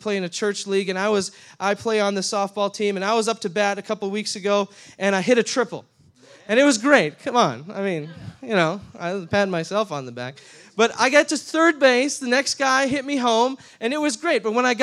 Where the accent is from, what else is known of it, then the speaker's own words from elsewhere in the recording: Minnesota, United States; we aren't actually Canadian. We're from Minnesota. And yes, sometimes we do have a funny accent, but we pastor the River Church in Faribault, Minnesota, in South Central Minnesota.